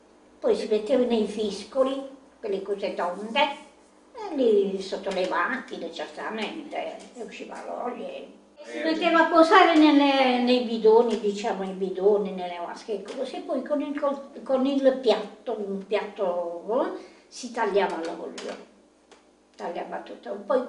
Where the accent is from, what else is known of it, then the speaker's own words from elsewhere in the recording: Bitetto, Apulia, Italy; born there; Io sono nata a Bitetto